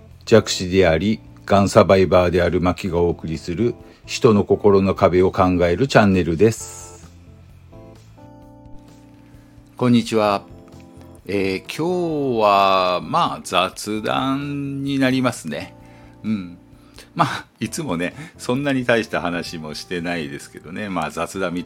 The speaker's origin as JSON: {"language": "Japanese", "region": "Miyazaki", "country": "Japan", "tie": "born or raised there", "said": "僕あの九州のね宮崎出身なんで、子供の頃って、まあ台風なんてね、まあ毎年毎年ね来るもんだと思ってたんだけど"}